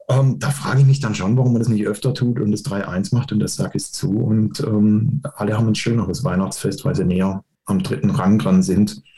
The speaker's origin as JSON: {"language": "German", "town": "Karlsruhe", "region": "Baden-Württemberg", "country": "Germany", "said": "Ich bin Karlsruher und mein Papa hat mich mit ins Stadion genommen."}